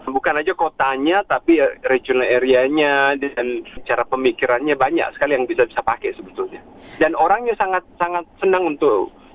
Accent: Makassar, South Sulawesi, Indonesia; karena saya kan orang Makassar, Bu, ya, aslinya.

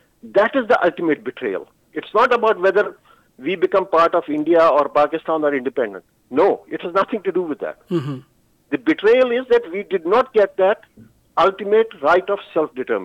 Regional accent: Srinagar, Jammu and Kashmir, India; मैं श्रीनगर से हूँ।

